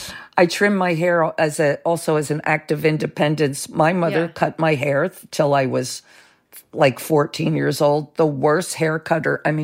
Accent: New Jersey, United States; I was sort of a hick. You know, I came from South Jersey.

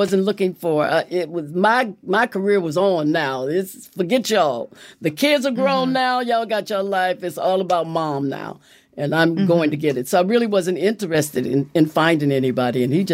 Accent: Los Angeles, California, United States; Because I was born and raised in Los Angeles.

